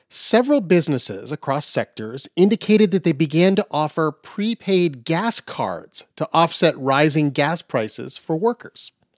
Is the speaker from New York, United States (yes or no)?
yes; New York City, New York, United States; As a New Yorker, this is very, very exciting.